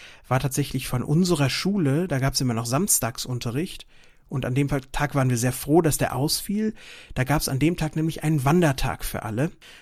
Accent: Lüdenscheid, North Rhine-Westphalia, Germany; etwas über ein Verbrechen in meiner Heimatstadt Lüdenscheid zu berichten, das sich in meiner Kindheit zugetragen hat.

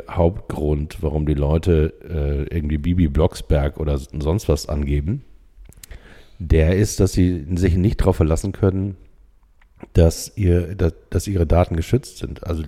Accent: Hamburg, Germany; ich komme aus Hamburg

